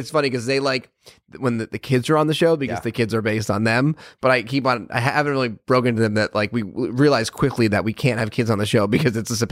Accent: Connecticut, United States; I grew up in Connecticut, not involved in show business at all.

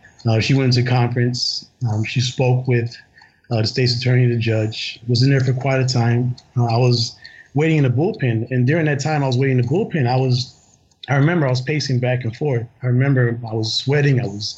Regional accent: Chicago, Illinois, United States; Well, I was raised in the South Side of Chicago, in Back of the Yards.

